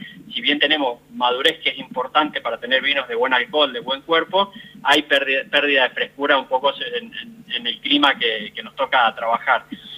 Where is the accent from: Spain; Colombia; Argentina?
Argentina; Mendoza; now in Cafayate, Argentina; Soy de Mendoza y hace 10 años estoy trabajando para el grupo.